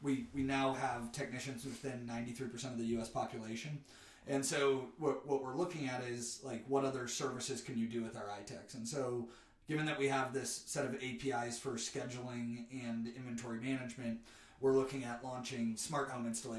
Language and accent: English; Detroit, Michigan, United States; born there; also born or lived in seven states; So, I was born in Detroit, and then...